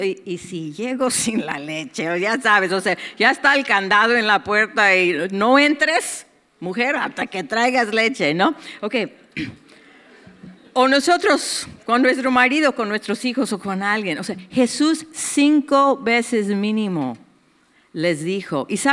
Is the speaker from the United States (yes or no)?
yes; United States; born there; Mi país natal, Estados Unidos, está decayendo de una manera de miedo.